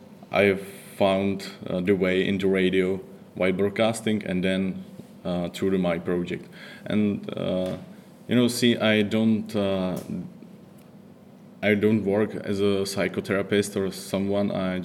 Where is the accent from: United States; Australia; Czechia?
Czechia; Brno, South Moravian Region; English is a second language; I came from Czech Republic, from Brno